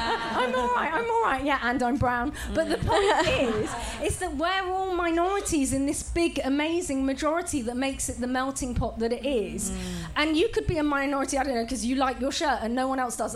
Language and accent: English; Bangladesh; I'm from Bangladesh, so I'm not lying, I'm not from India.